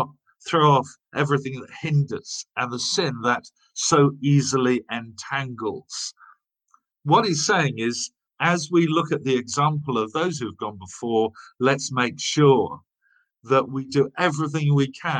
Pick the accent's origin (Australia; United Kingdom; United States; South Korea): United Kingdom; Southend-on-Sea, East of England; I was brought up in Essex, as many of you know, as many of you were indeed. But I was brought up in Southend